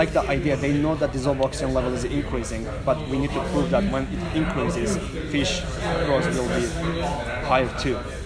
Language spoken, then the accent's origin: English; Azerbaijan; English is a second language; I'm from Azerbaijan.